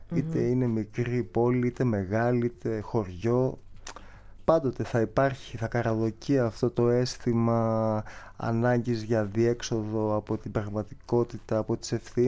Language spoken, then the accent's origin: Greek; Alexandreia, Central Macedonia, Greece; Το πολύ άντε στον τόπο μου, στην Αλεξάνδρεια Μαθία, σε κανένα σχολείο.